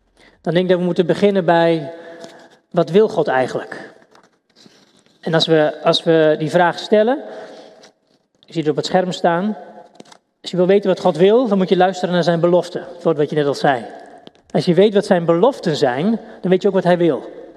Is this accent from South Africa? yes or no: no; Overijssel, Netherlands; now in Almelo, Netherlands; Ik kom uit Twent, ik ben Almeloer inmiddels, dat is al 6 jaar.